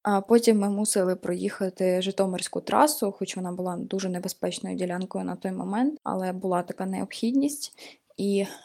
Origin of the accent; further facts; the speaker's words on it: Bucha, Kyiv Oblast, Ukraine; і я з Бучі.